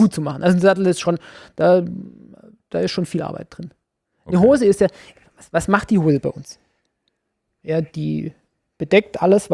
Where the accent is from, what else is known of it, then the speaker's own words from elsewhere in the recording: Baden-Württemberg, Germany; als Schwabe bist halt, sagst halt, nicht geschumpfen ist halb gelobt